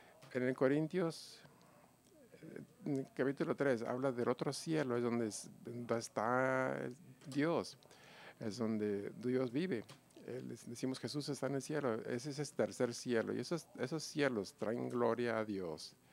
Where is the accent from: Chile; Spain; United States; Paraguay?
United States; Minnesota; Yo crecí en Minnesota y mi esposa también. Teníamos inviernos muy fríos